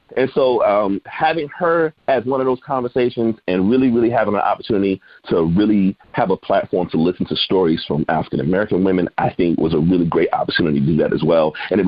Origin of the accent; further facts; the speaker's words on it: Colombia; Because look, I'm from Colombia. My family is coming from the rural South.